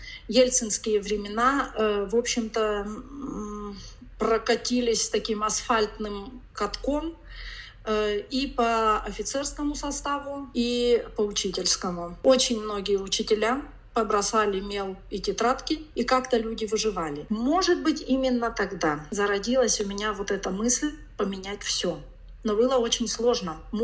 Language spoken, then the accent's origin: Russian; Russia; moved away as an adult; Когда я уезжала из России, повторюсь, мне исполнилось 41 год.